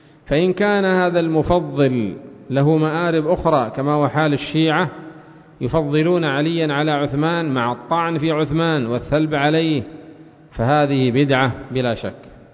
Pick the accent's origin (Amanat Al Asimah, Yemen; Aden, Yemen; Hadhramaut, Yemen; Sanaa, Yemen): Sanaa, Yemen; نحن ما عندنا بيت المقدس، نحن عندنا في صنعاء كانت الكعبة اليمانية